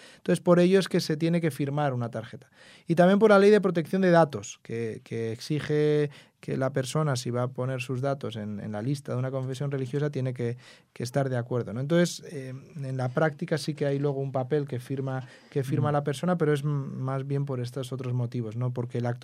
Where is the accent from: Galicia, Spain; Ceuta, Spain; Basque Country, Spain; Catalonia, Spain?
Basque Country, Spain; San Sebastián; Pues yo soy de San Sebastián, del País Vasco, y en el 1999, mientras estaba estudiando en la universidad, yo estudiaba en Vitoria.